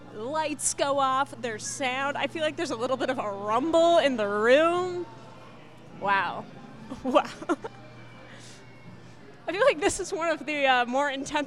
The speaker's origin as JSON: {"language": "English", "region": "West Coast", "country": "United States", "lives_now": "Iowa, United States", "said": "I'm about 6 weeks into living in Iowa. I come from the West Coast. I was just out east for the last 6 years."}